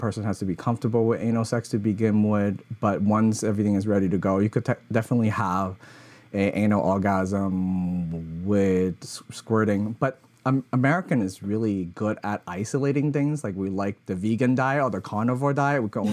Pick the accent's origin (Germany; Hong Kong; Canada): Hong Kong; English is a second language; So as nerdy as I am, like growing up in Hong Kong, like the East is really love teaching people how to experience the world